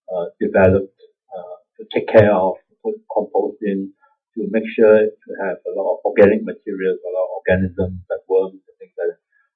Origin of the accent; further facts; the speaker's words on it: Singapore; So this, we're Singaporean, very efficient.